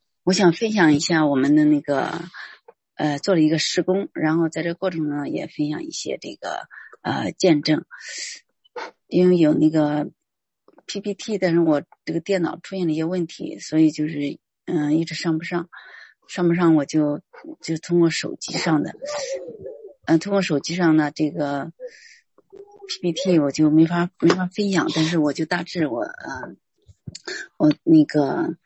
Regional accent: China; moved away as an adult; now in Los Angeles, United States; 我是来自那个中国大陆，原来在这个大陆的时候也是服侍教会，还有那个神学院，

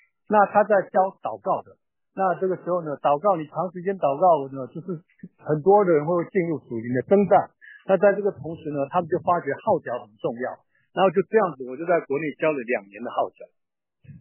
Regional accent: Taiwan; moved away as an adult; now in United States; 其实我是在台湾出生的外省第二代，我爸爸是江苏人。好，那我在台湾我是学日本料理，我不爱读书，所以我从小就学日本料理，然后就到美国去开店。

